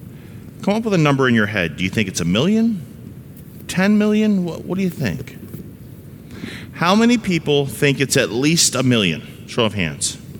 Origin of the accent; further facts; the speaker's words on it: New England, United States; When I was growing up in New England, I grew up in a non-Christian family, non-church attending.